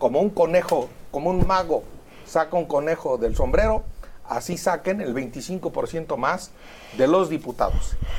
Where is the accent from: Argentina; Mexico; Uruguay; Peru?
Mexico; Michoacán; aguantadores sí somos los michoacanos, presidente.